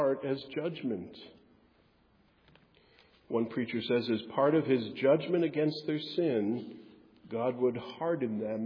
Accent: Wisconsin, United States; oh, I grew up in Wisconsin. I know something about cows.

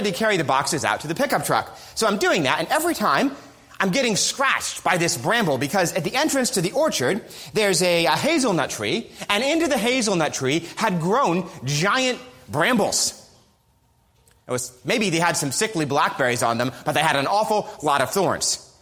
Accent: New York City, New York, United States; And even though I grew up as a city boy, again, most of you know I grew up in New York City

